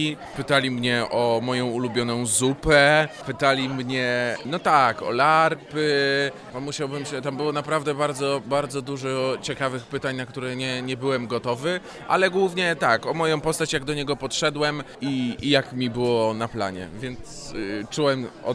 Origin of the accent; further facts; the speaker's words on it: Toruń, Kuyavian-Pomeranian Voivodeship, Poland; przypominająca mi trochę moje strony toruńskie.